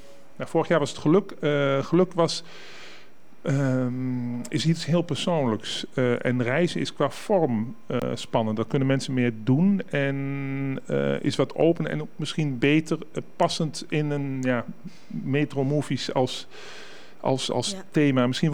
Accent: Overijssel, Netherlands; now in Amsterdam, Netherlands; ik ben eigenlijk ook een buitenlander in Zuidoost. Ik kom uit het Oostlandland, Tukker. Dus ergens ook een vreemdeling.

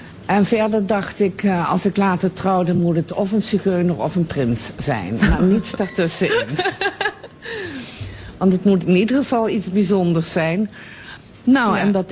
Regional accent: Limburg, Netherlands; moved away as an adult; now in Amsterdam, Netherlands; Ik woon weliswaar nu in Amsterdam-Noord, maar een echte Noorderling zal ik nooit worden. Ik ben een Limburgse en met een Belgische moeder, dus dat is nog zuidelijker. En daar ben ik opgegroeid en op mijn 21ste naar het grote avontuur in Amsterdam gegaan.

